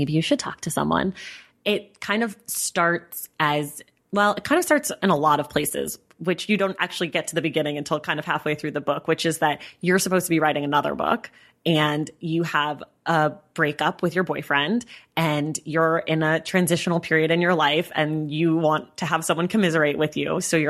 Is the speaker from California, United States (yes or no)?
yes; California, United States; now in Los Angeles, United States; I mean, I've lived here 7 years now. I'm from Northern California, but I still feel like when I meet someone from LA, I'm like, really?